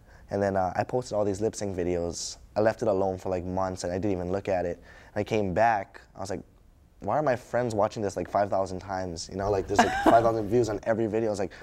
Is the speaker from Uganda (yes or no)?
no; Hilo, Hawaii, United States; In Hilo, basically, that's one of the reasons why I started